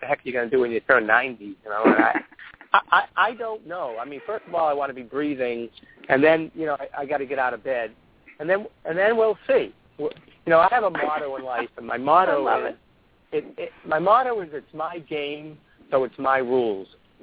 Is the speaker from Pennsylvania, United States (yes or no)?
no; Medford, Massachusetts, United States; My colleagues convinced me to open up an athletic footwear and clothing store in my hometown of Medford, Mass., where I finished.